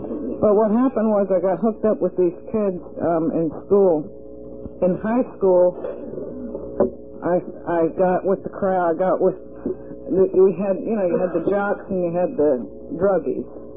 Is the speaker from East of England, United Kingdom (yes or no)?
no; Scotland, United Kingdom; accent: Scottish; And all kids used to make fun of my red hair and my Scottish accent, you know.